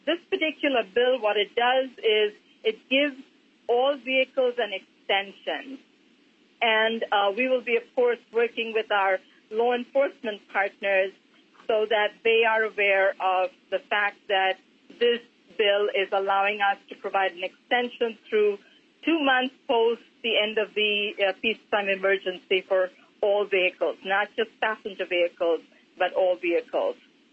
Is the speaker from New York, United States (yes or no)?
no; Minnesota, United States; I want to first say, as a Minnesotan, I am so very proud of our legislators